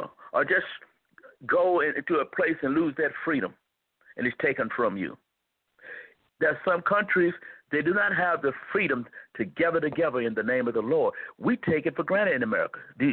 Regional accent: the South, United States; born there; I was born in the South

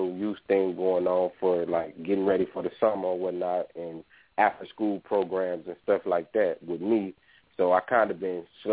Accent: Texarkana, United States; also born or lived in California; I was born in Cali, and I was mostly raised down south, you know what I'm saying? But, you know what I'm saying, that's Texarkana

